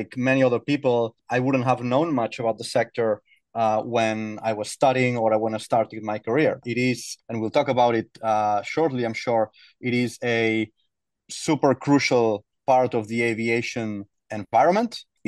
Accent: Barcelona, Catalonia, Spain; I'm an aerospace engineer like you, Mikael. I'm from Catalonia, Barcelona.

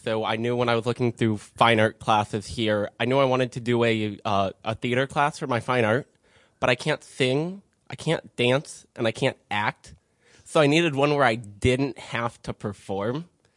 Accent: Baton Rouge, Louisiana, United States; accent: Southern; from Baton Rouge, in case you can hear my deep Southern accent.

